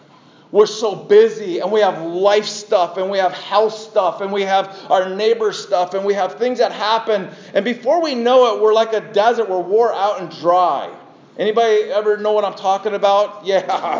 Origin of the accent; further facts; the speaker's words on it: Wisconsin, United States; I'm from Wisconsin and a Packer fan